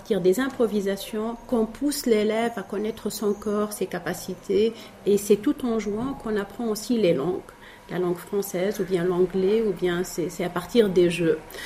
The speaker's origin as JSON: {"language": "French", "country": "Tunisia", "said": "parce que chez nous en Tunisie, nous avons une session théâtre"}